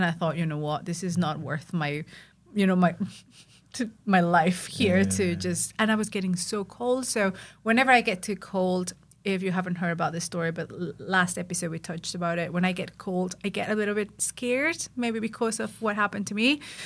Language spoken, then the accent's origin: English; Mexico; English is a second language; I'm from Mexico again, obviously, right?